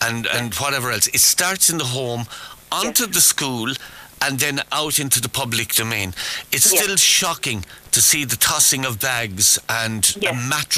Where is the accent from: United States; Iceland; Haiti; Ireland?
Ireland; Ennis, County Clare; my hometown of Ennis.